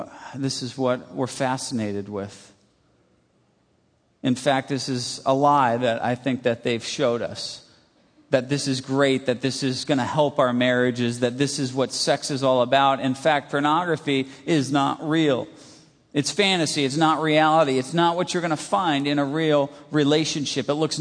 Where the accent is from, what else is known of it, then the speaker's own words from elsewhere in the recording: California, United States; now in Grand Rapids, United States; I'm from California, live in Grand Rapids, Michigan now, and I still don't understand why it's snowing.